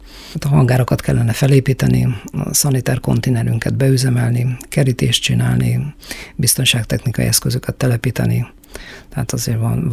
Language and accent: Hungarian; Szolnok, Jász-Nagykun-Szolnok, Hungary; én Szolnokról származom